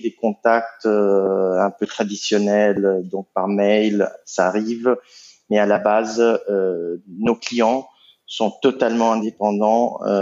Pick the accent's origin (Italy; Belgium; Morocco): Italy; accent: Italian; French is a second language; je suis italien, vous allez probablement l'entendre de mon accent